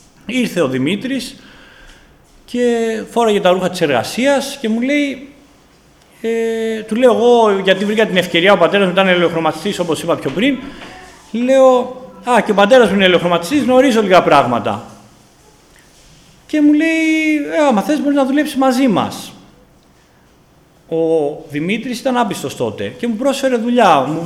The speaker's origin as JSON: {"language": "Greek", "town": "Athens", "region": "Attica", "country": "Greece", "tie": "born or raised there", "said": "Μεγάλωσα στην Αθήνα, στην Κυψέλη, μια άσχημη περιοχή, δύσκολη ζωή"}